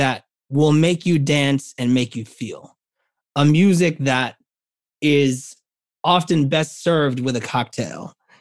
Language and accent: English; New York, United States; this incredible cast of humanity that as a New Yorker, I am confronted with every day.